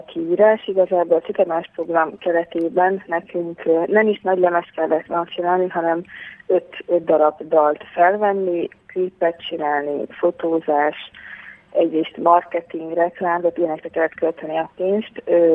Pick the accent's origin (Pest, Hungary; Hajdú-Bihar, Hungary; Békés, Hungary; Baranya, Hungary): Hajdú-Bihar, Hungary; Debrecen; mikor Debrecenben léptek fel, ahonnan így származunk